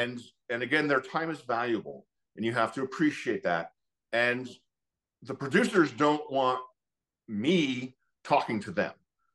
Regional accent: New York, United States; And I like seeing, as a New Yorker, I like seeing the root of who someone is.

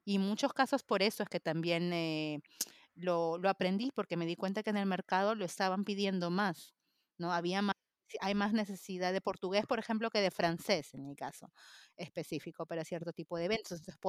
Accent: Spain; yo soy española

